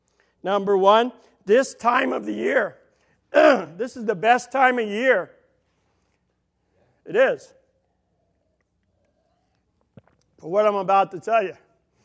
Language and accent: English; New York, United States; I'm from New York, have a hard time speaking.